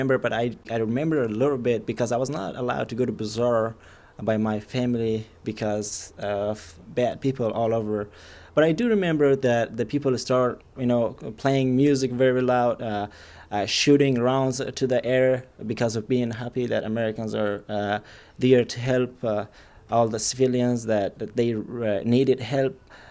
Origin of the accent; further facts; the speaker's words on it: Ghazni, Afghanistan; English is a second language; I am from Ghazni province. I grew up there and I was born in Ghazni province.